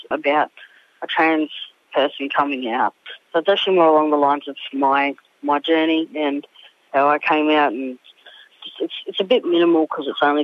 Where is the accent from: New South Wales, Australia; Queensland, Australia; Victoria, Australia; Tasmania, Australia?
Queensland, Australia; Townsville; now in Toowoomba, Australia; I actually came out in Townsville, so it was my hometown.